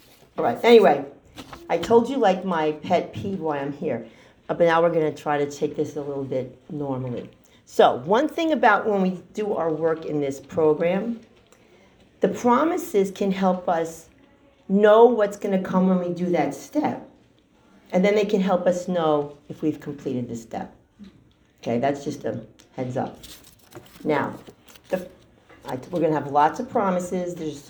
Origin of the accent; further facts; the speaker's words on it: Mamaroneck, New York, United States; I'm from Mamaroneck, New York.